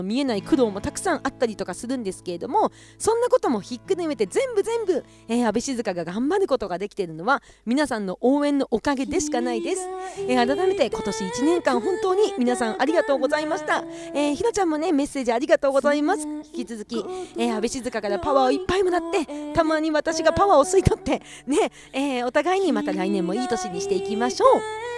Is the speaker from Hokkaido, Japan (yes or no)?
yes; Kushiro, Hokkaido, Japan; 釧路市の観光大使に任命していただいたっていうのも、同じ地元の釧路として